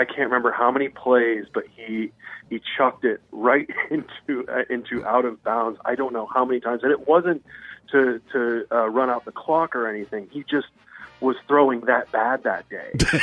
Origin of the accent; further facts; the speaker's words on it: Youngstown, Ohio, United States; I'm growing up in Youngstown, Ohio.